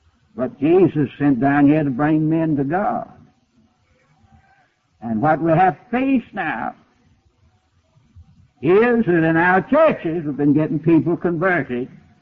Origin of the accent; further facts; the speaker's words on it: Alabama, United States; I'm an Alabaman by birth, so I was born and raised in Alabama, so I can talk about my kin folks.